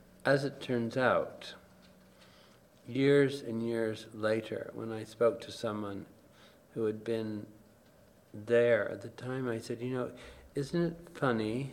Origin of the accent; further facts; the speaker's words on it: Baie-D'Urfé, Quebec, Canada; I said I'm suburban from Montreal, Baie d'Urfey.